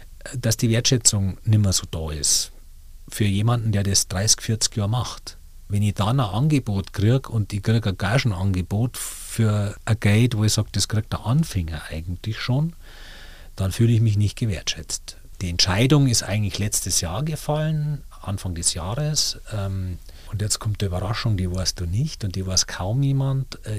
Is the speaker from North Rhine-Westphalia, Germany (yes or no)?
no; Neuburg an der Donau, Bavaria, Germany; Und dann habe ich hab einen ganz guten Freund gehabt in meiner Heimatstadt, in Neuburg an der Donau.